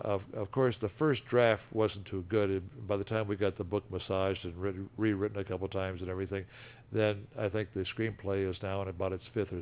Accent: Milwaukee, Wisconsin, United States; because I came from Milwaukee, Wisconsin. But I got assigned to Moffett Field, California

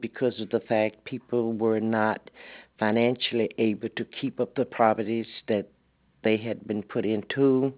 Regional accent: Natchez, Mississippi, United States; moved away; my home, I'm from Natchez, Mississippi, and came here in 1952. Moved in the Austin area in 1984.

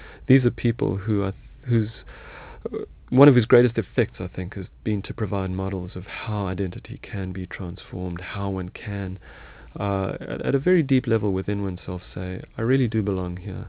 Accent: South Africa; I'm a South African, and because I'm a white South African, and because I've been through all of that experience

